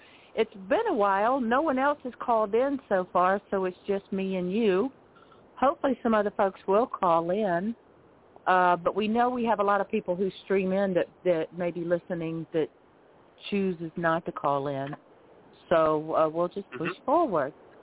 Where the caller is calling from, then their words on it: Lighthouse Point, Florida, United States; I'll be your host tonight, and I'm calling in from Lighthouse Point, Florida.